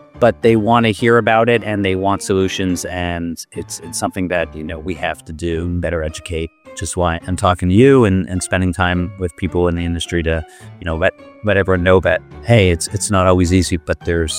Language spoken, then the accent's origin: English; Canada; moved away; I grew up in Canada.